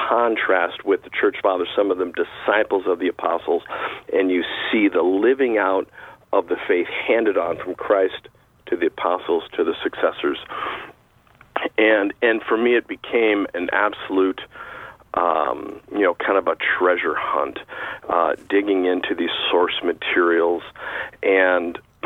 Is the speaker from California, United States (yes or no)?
yes; California, United States; 'Cause I'm from California.